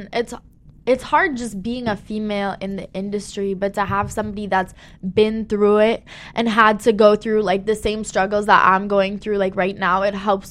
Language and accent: English; Miami, Florida, United States; again, I come from Miami. The music there is so diverse and so culturally open, you know.